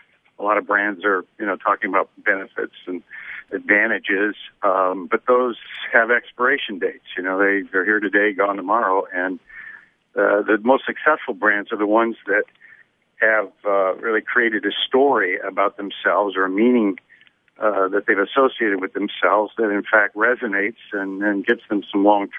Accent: Lansing, Michigan, United States; now in Chicago, United States; By the way, it's good to be talking to Lansing. It used to be my hometown.

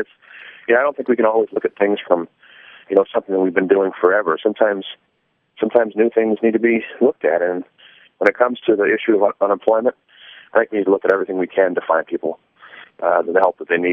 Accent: Flint, Michigan, United States; Well, you know, I come from Flint, and Flint and Genesee County, you know, along with the whole state, has seen some real tough times

